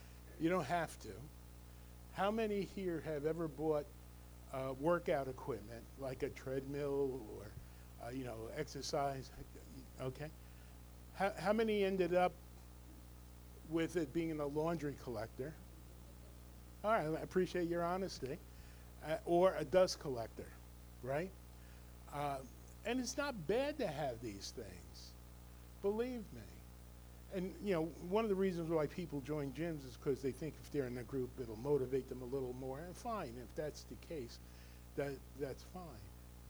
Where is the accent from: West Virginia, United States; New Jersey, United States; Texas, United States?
New Jersey, United States; I grew up in Bergen County, and nothing was open Sunday mornings except churches.